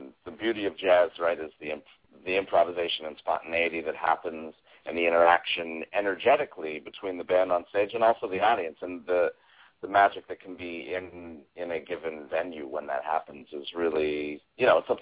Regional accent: Boulder, Colorado, United States; so I'm from Boulder, Colorado

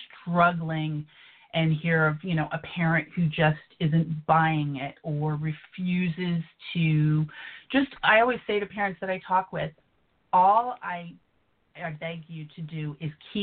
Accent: California, United States; growing up in California in the, you know, late 70s, early 80s, self-medicating opportunities were readily available.

